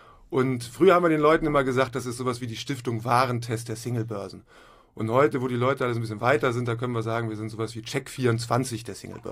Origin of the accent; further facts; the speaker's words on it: Hamburg, Germany; ich komme auch aus Hamburg, Hamburg-Rahlstedt, und habe da so ganz normal Abitur gemacht